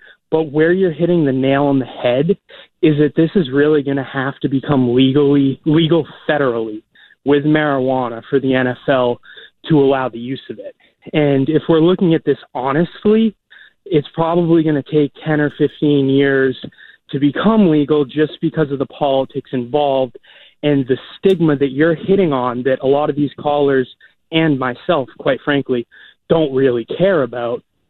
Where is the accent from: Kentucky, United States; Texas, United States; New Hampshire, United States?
New Hampshire, United States; I'm from New Hampshire, and I've had family members caught up in the prescription of opiates